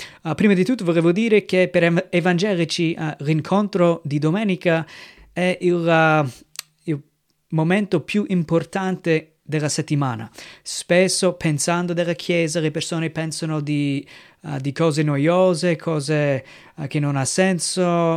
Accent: United States; Italian is a second language; now in Italy; sono missionario con la Chiesa Evangelica qui in Italia dal 2007, vengo dagli Stati Uniti

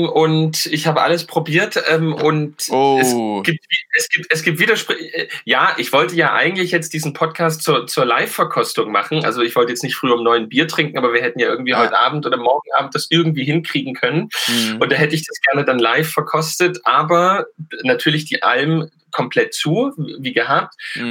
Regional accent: Saxony, Germany; Auch sehr beliebt ist bei uns in Sachsen das Wort Chefin.

